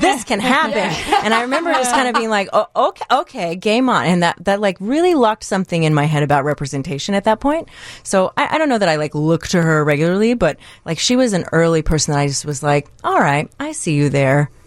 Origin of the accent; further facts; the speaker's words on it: the South, United States; I mean, I grew up mostly in the South and Southeast United States